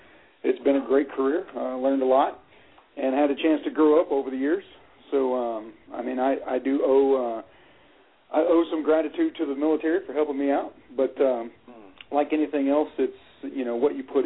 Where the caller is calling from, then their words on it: Loveland, Colorado, United States; Loveland, Colorado.